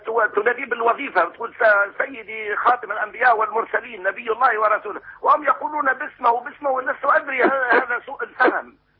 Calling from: Tunisia

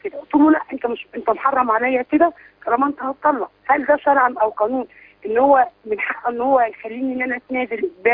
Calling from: Beni Suef, Beni Suef Governorate, Egypt; من بني سويف

